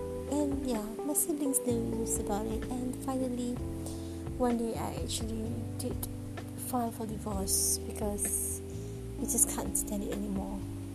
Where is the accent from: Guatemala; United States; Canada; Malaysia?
Malaysia; I'm from Malaysia.